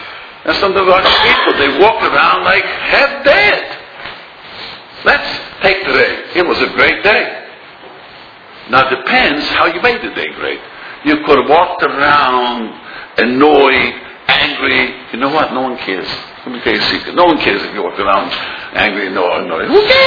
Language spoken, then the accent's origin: English; Williamsburg, United States; born there; English is a second language; I was born in America, believe it or not, neither. But I was born in Williamsburg, so I only learned to speak English when I moved there.